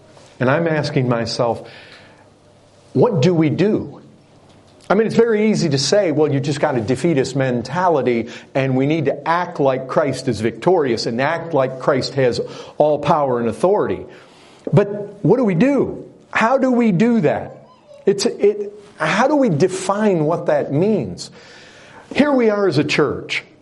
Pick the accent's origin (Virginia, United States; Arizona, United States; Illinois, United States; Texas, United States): Texas, United States; even though I'm from Texas, and so we're still pretty, we like our liberties and like our rights down there quite a bit